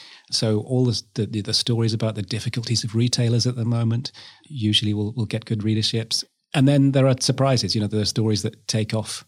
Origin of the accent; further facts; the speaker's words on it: Poole, South West England, United Kingdom; Born in Poole, yeah. Okay. Yeah, absolutely. So, so I was born in Whatley Close in the near Poole Quay, and this has always been kind of my base, really.